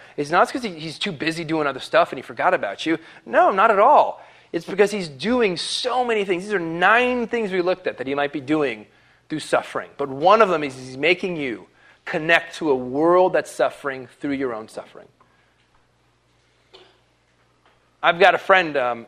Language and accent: English; Florida, United States; Okay, I'm from Florida. It's like every single poison snake in the world from Florida.